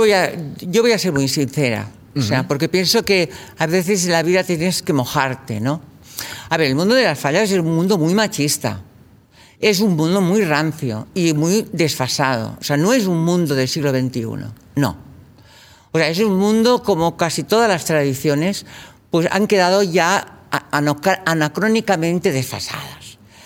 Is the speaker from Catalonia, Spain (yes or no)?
yes; Catalonia, Spain; now in Valencia, Spain; porque yo soy catalana, pero bueno, yo me siento hija del mundo.